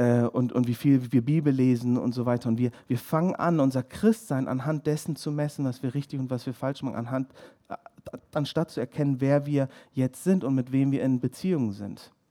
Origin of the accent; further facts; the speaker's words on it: England, United Kingdom; ich bin Engländer, ich habe eine besondere Verbindung zum Könighaus.